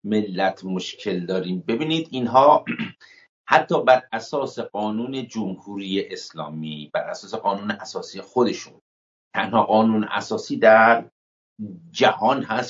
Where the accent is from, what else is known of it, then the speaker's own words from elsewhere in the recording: Iran; ما که ایرانی هستیم میتونیم زبانهای به هر حال مختلفی داریم و دینهای متفاوتی میتونیم داشته باشیم،